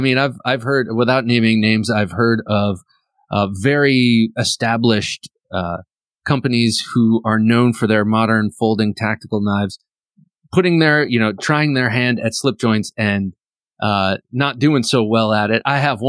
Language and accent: English; Ohio, United States; See, okay, I grew up in Ohio